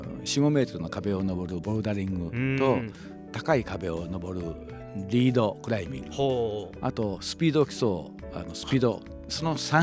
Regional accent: Minobu, Yamanashi, Japan; 私の故郷は今の身延町なんですけども

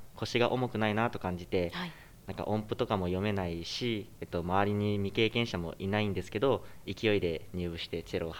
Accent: Toyama, Japan; 富山県ですね。

